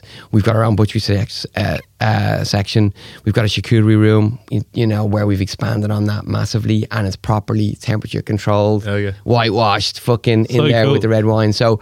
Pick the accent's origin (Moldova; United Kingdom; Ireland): Ireland; Dublin, Leinster; even thought about Dublin, I've always wanted to do something in my hometown, you know, that would be.